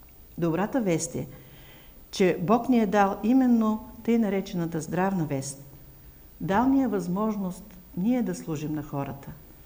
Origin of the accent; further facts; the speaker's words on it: Silistra, Silistra Province, Bulgaria; moved away as an adult; now in Varna, Bulgaria; Аз съм силистренка. И винаги идвам с голямо вълнение тук, защото най-хубавите ми детските години, до 18 години, са минали в този град.